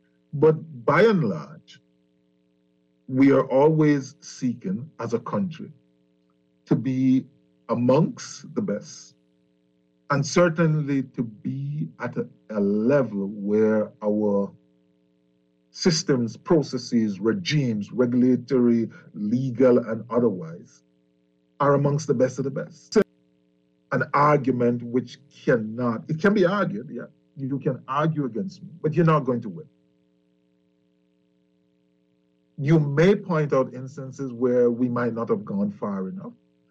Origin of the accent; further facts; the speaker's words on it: Jamaica; now in Bahamas; I am a transplant, a proud transplant to the Bahamas. I am from Jamaica. I've lived there now for a number of years. I am a transplant.